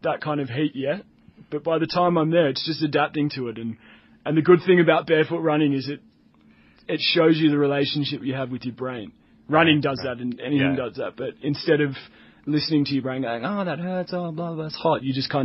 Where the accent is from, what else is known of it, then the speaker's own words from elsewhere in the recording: Australia; I'm from Australia.